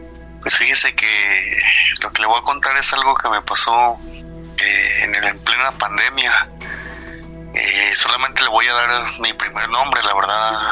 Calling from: Puebla, Mexico; Soy de Puebla.

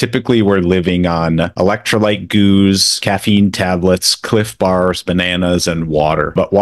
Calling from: Chicago, Illinois, United States; I'm calling in from Chicagoland.

